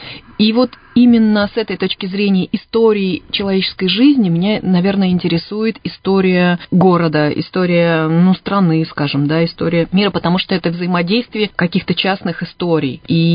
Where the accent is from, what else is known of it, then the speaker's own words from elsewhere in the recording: Irkutsk, Irkutsk Oblast, Russia; я как иркутянка пишу об Иркутске, это мой наглядный материал, это город, который я люблю.